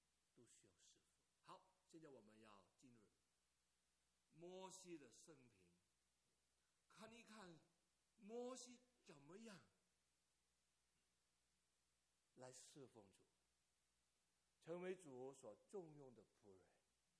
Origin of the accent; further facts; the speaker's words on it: China; moved away; 今天特别是你跟我是中国人